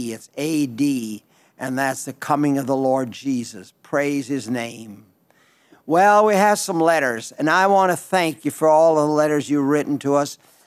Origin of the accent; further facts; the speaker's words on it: Belle Fourche, South Dakota, United States; Belfour, South Dakota. That's my hometown. That's out in western South Dakota.